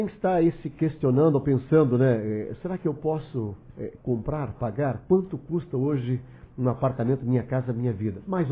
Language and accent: Portuguese; Rio de Janeiro, Brazil; born there; eu nasci na Baixada Fluminense, aqui no bairro onde fica o cemitério de Uruçanga